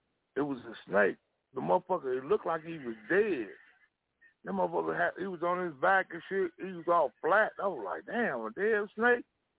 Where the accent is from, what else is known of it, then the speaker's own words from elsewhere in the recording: California, United States; Nigga, I'm from Cali. We don't have that type of shit, my nigga.